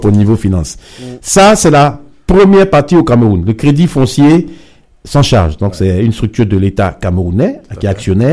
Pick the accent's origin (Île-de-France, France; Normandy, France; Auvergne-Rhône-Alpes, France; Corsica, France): Auvergne-Rhône-Alpes, France; Lyon; Donc, moi, en tant que Lyonnais